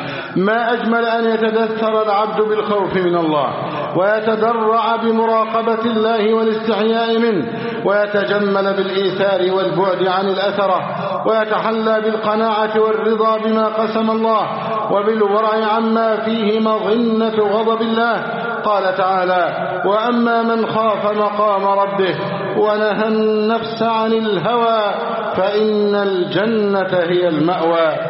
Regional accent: Egypt

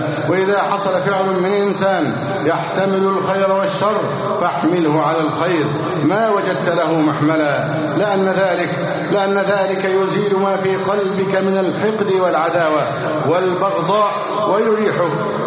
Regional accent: Egypt

